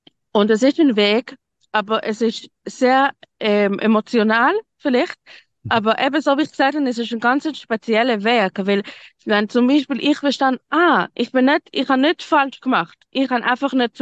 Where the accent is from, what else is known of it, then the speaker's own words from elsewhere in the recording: Zurich, Switzerland; ich bin in Zürich aufgewachsen